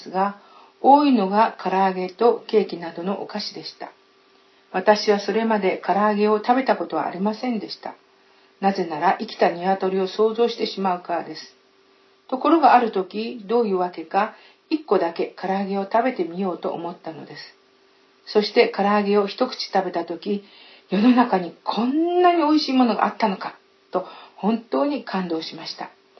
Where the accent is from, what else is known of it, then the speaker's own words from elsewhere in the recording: Aichi, Japan; 私の出身の愛知県は関西寄りなので、関東の味付けに慣れることがなかなかできずに